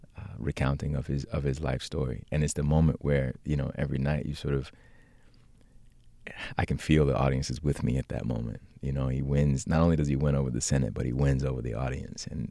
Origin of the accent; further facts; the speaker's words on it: Alabama, United States; I'm from Alabama and I went to college in Florida.